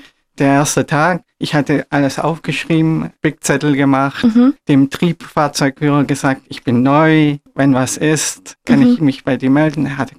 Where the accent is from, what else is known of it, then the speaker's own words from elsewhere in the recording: Turkey; German is a second language; Ich komme ja aus der Türkei und türkische Gerichte mag ich sehr gern.